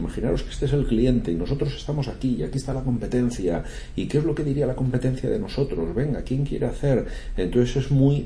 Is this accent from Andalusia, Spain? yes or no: no; Castilla-La Mancha, Spain; Bueno, pues yo soy manchego, yo lo admito mucho